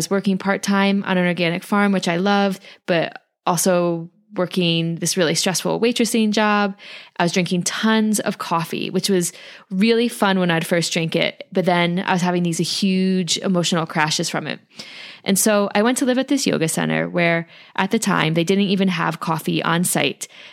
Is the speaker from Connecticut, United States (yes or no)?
yes; Connecticut, United States; And I grew up outside of New York City in Connecticut, and I got into the rave scene in the 90s.